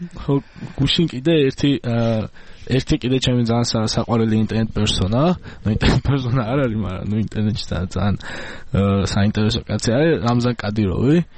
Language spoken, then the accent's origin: Georgian; Tbilisi, Georgia; თბილისელი ვარ.